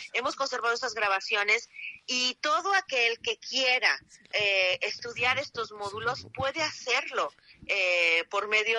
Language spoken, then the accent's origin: Spanish; Mexico; nuestra memoria como mexicanos y en nuestra identidad